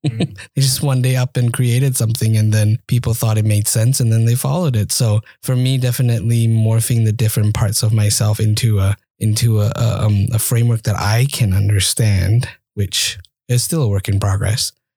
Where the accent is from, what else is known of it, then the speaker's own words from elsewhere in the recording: Malaysia; So the Indian side and the Chinese side, and then growing up in Southeast Asia with a very unique Malaysian kind of mix, and then not being fully anything kind of informed my perspective on growing up.